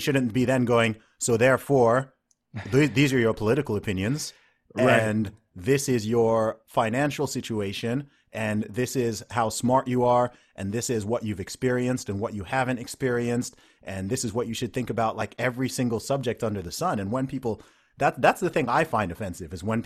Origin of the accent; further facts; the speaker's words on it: Saudi Arabia; I grew up in the Middle East in Saudi Arabia.